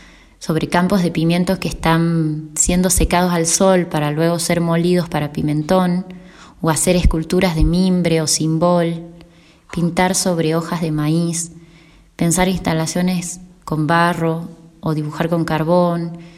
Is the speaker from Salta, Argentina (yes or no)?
yes; Cafayate, Salta, Argentina; now in San Carlos, Argentina; soy artista visual de Cafayate, Salta. Vivo a 22 kilómetros de Cafayate, en un pueblo que se llama San Carlos, un pueblo antiguo de tradición ceramista, de arquitectura en barro, agricultura en especias, un pueblo árido